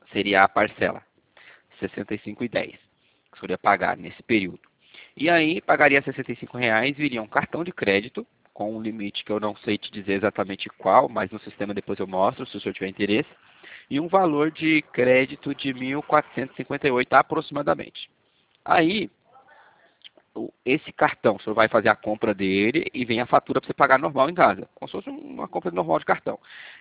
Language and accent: Portuguese; Minas Gerais, Brazil; a gente é Nordeste de Minas, lá divisa com Bahia.